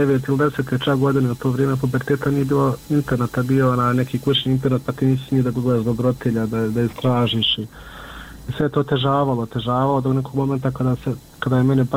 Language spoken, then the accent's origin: Serbian; Miljevina, Republika Srpska, Bosnia & Herzegovina; mi smo svi gore iz Miljevine